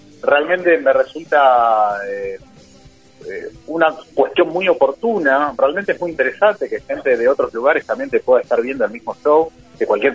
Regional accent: Escobar, Buenos Aires Province, Argentina; acá en Escobar, nosotros somos de Escobar, sí. de la provincia de Buenos Aires.

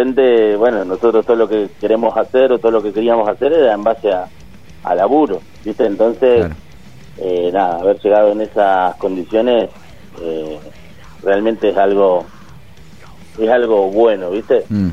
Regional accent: Buenos Aires, Argentina; si bien somos de Buenos Aires, el circuito de las ciudades del interior es totalmente diferente al circuito de Cava o de Gran Buenos Aires

